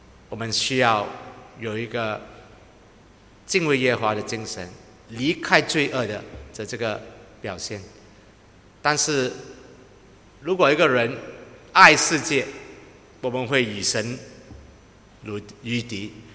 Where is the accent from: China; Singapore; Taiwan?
Singapore; 但是真的很惭愧，我们全部新加坡人跑得没到1公里就全部都停止了。